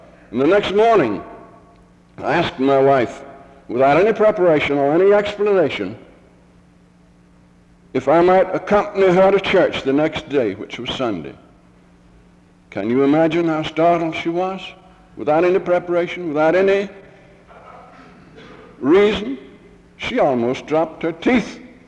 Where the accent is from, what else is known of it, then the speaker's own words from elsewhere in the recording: Lewisburg, United States; I was baptized and joined the Baptist Church just 15, 20 miles from here over in Lewisburg. That's my hometown. That's where I originated.